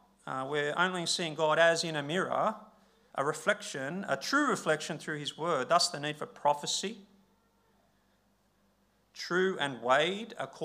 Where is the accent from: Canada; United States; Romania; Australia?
Australia; Queensland; growing up in the Queensland sun.